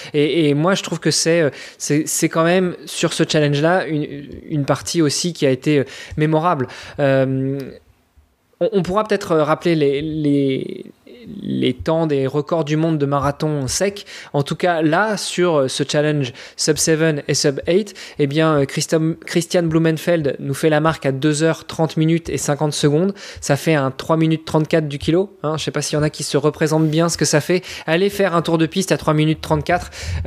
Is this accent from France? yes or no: yes; France; puisque moi je suis français